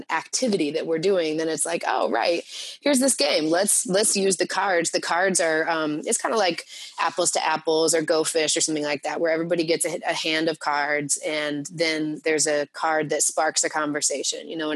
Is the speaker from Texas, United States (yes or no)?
yes; Texas, United States; what I found growing up in Texas, what I found working in education with some of the most brilliant educators and scholars